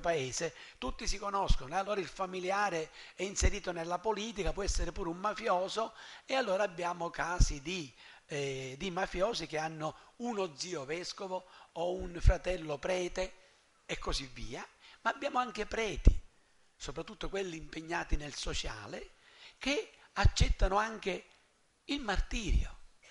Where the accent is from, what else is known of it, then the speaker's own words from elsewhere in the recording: Palermo, Sicily, Italy; sono un siciliano, un palermitano, ma non abbia paura perché vengo dalla Sicilia.